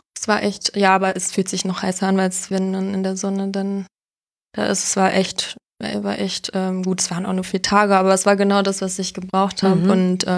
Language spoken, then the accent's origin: German; Berlin, Germany; Also ich bin ja aus Berlin